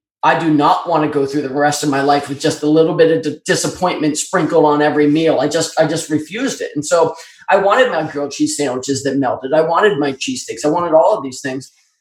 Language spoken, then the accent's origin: English; Philadelphia, Pennsylvania, United States; I'm from Philadelphia. I had a really good metabolism.